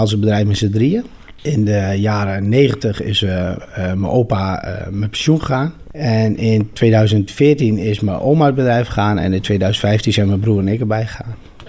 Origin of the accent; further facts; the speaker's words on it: Nijensleek, Drenthe, Netherlands; ik woon mijn hele leven al in Nijensleek. Ik heb een half jaar in Steenwijk gewoond en toen ben ik maar weer teruggegaan.